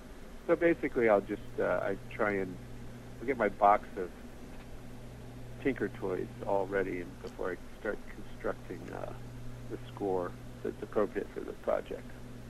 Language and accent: English; Detroit, Michigan, United States; And I'm from Detroit, and there was a DJ on one of the public stations that used to play a lot of music from around the world